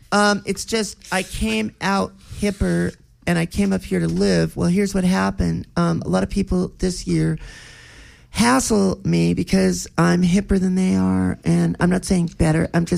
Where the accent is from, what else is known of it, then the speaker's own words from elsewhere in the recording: San Francisco, California, United States; A lot of people got on my case because I'm not from L.A. I'm from San Francisco.